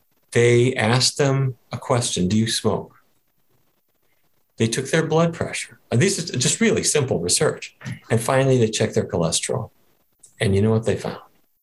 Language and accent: English; Fargo, North Dakota, United States; When I was a kid growing up in Fargo, North Dakota, my dad was the diabetes expert for the town.